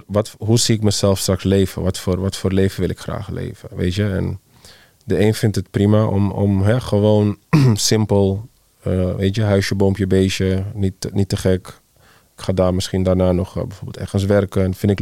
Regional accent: Netherlands; Ik denk, althans zover ik me kan heugen, zijn we als Nederlanders altijd zo geweest.

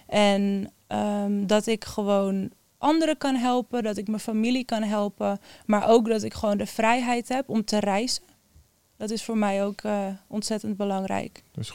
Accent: Almere, Flevoland, Netherlands; Ik ben 28 jaar en ik kom uit Almere.

